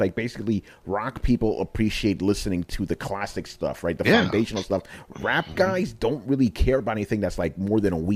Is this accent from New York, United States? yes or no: yes; New York, United States; Listen, I'm from New York. I know the difference, okay?